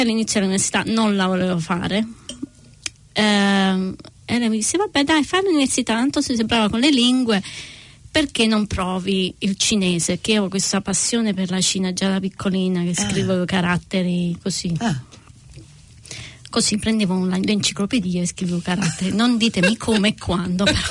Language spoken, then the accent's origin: Italian; Naples, Campania, Italy; moved away as an adult; now in London, United Kingdom; sono nata e cresciuta a Napoli. Adoro la mia città tuttora.